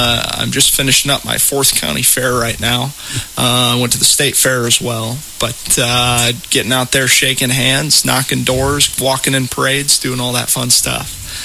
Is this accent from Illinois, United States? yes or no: no; Saline, Ohio, United States; I'm 28 years old. I'm an attorney from Saline, Ohio.